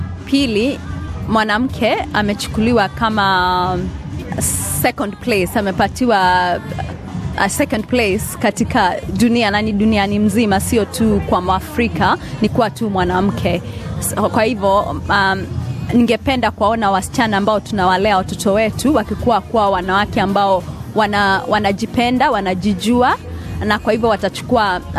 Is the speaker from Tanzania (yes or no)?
no; Kenya; nimetoka Kenya.